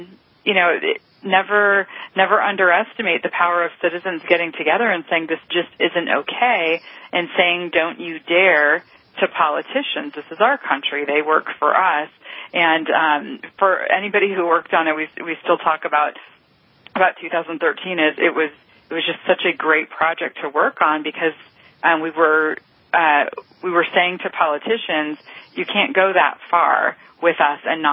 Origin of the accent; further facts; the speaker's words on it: Colorado, United States; I tell people I'm from Colorado